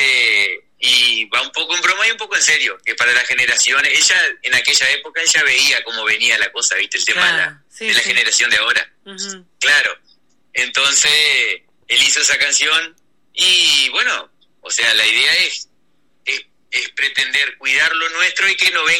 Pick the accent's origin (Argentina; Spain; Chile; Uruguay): Uruguay; Salto; Sí, somos todos salteños.